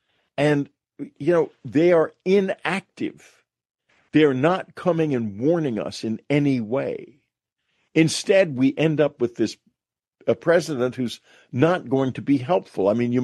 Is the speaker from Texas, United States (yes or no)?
yes; Texas, United States; I'm from Texas, and the hill country in Texas is my home place. I grew up in that hill country.